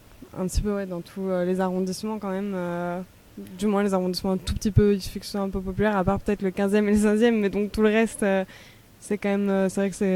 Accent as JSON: {"language": "French", "country": "France", "said": "si on peut comparer du coup, vu qu'on est française"}